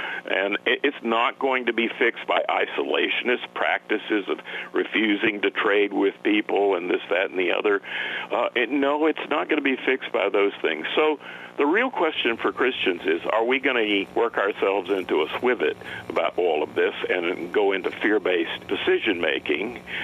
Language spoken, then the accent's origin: English; High Point, North Carolina, United States; I grew up in High Point, North Carolina. When I was growing up, there were 42 working furniture factories.